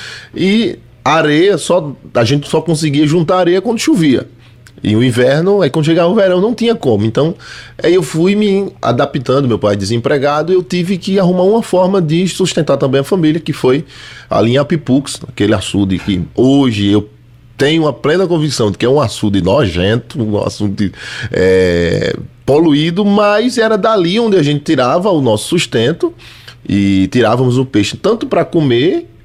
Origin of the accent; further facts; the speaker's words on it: Recife, Pernambuco, Brazil; Nova Descoberta era bom, né? Na época, para a juventude era bom. Como toda criança de subúrbio, né?